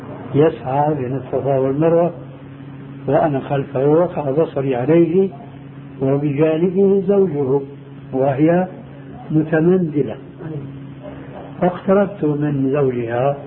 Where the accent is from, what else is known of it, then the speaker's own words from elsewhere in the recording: Syria; انا عارف انه عندنا في الشام مثل يقول كثرة الشذ بيرخي